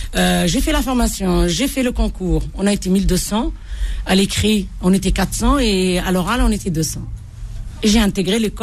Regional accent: Bordj Bou Arréridj, Algeria; De Borj-Bareric.

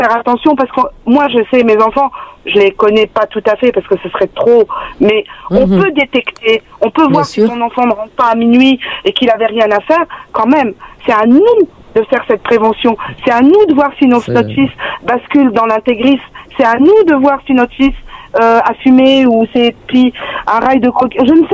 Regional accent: Morocco; Mon mari est algérien, moi je suis marocaine

